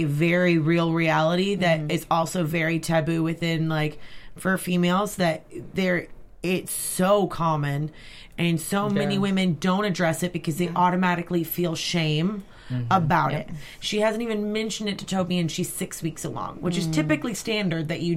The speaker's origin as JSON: {"language": "English", "town": "Brandenburg", "region": "Kentucky", "country": "United States", "tie": "born or raised there", "said": "One rental store left in my hometown, surprisingly."}